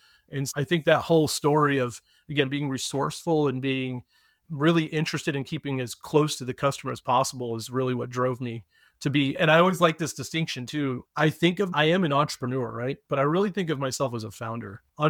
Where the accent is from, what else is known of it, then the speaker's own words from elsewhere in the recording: Houston, Texas, United States; born there; also born or lived in Atlanta, Georgia; So I was born in Houston, come from a big family, two brothers, a sister, and three stepbrothers. And we moved to Atlanta and I went to college.